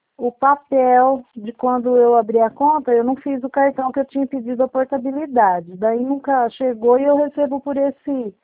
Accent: São Paulo, Brazil; born there; Nasci em São Paulo.

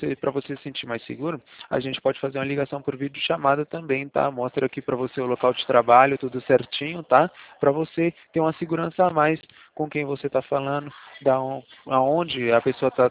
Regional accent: Atibaia, São Paulo, Brazil; Eu sou de Atibaia, interior de São Paulo.

